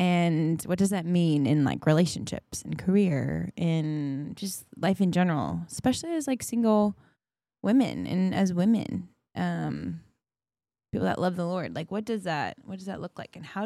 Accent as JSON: {"language": "English", "country": "Canada", "moved": "yes", "lives_now": "Nashville, United States", "said": "Like I am this Canadian living in Nashville, like this ex-ski racer living in Nashville, Tennessee, running a spin studio."}